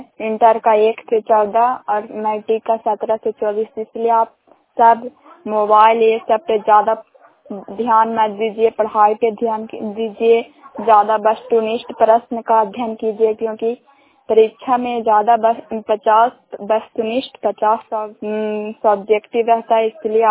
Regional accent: Bihar, India; पंचायत शान, प्रखंड करायपुरसराय, जिला नालंदा के निवासी हूँ।

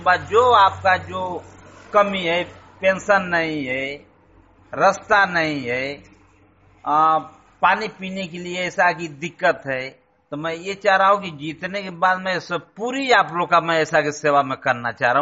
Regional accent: Hardaspur Khurd, Uttar Pradesh, India; Hardaspur Khurd, Jalalabad, Ghazipur.

